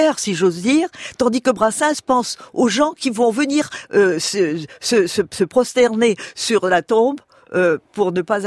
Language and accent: French; Tunisia; born there; parce que je suis née en Tunisie et que je suis née sous les oliviers, si j'ose dire.